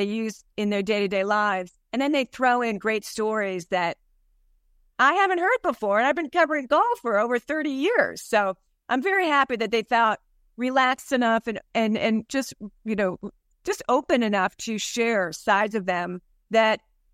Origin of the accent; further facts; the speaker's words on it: Ohio, United States; I'm from Ohio, a small town in Ohio, and I went south for college.